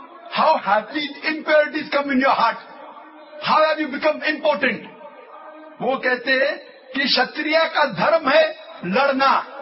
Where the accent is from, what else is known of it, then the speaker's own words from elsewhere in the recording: India; لیکن علاقے اعتبار سے میں انڈین ہوں, علاقے اعتبار سے میں ہندو ہوں, اور خدا کو ماننے کے اعتبار سے میں مسلم ہوں